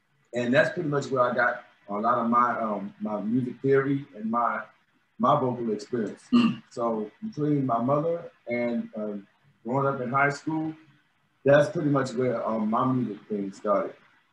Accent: Philadelphia, Pennsylvania, United States; I'm the bass of the group, and I'm from North Philly.

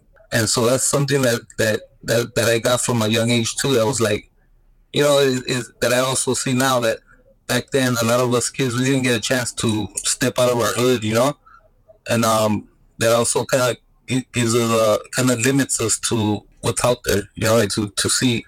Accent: Mexico; also born or lived in Los Angeles; now in United States; that's my first memories, is growing up in Mexico and then in the projects, which was in Boyle Heights.

